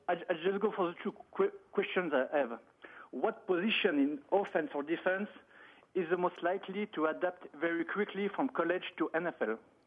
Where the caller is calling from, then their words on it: France; from – I'm calling from France.